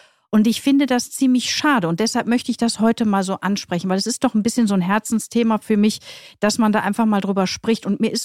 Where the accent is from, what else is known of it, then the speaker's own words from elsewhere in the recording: North Rhine-Westphalia, Germany; ich komme ja aus dem Ruhrpott